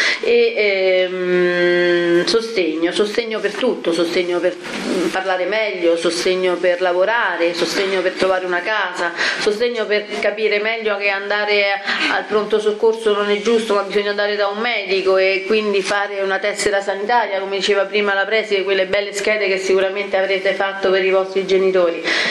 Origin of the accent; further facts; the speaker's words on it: Capestrano, Abruzzo, Italy; io sono abruzzese fra le righe, e mio padre è di Fagnano Alto, io sono nata a Capestrano